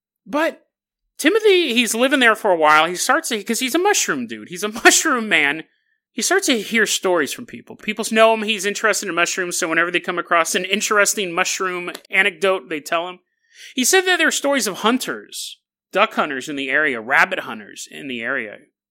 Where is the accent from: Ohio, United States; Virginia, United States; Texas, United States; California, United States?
California, United States; I grew up down there in Riverside County.